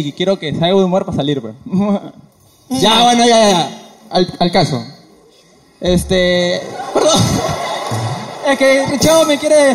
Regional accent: Ica, Peru; soy de Ica, pero... Ese no es el caso. Yo vengo desde Ica, he venido solo acá, no conozco a nadie

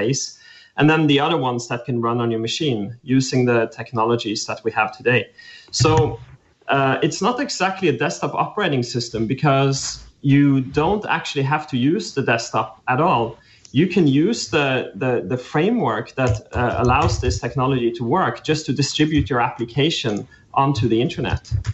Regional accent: Norway; he should perhaps give his take afterwards. I'm in from Norway.

